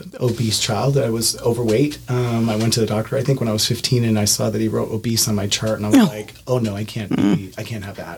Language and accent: English; New York, United States; I'm from New York originally. That's where I was born and raised for 43 years.